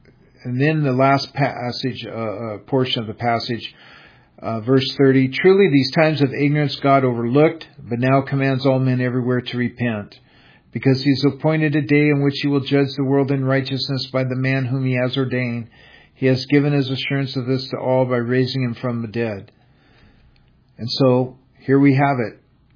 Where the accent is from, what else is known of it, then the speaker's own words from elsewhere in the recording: Seattle, Washington, United States; born there; I was born in Seattle, Washington. I didn't have a say of where I was going to be born.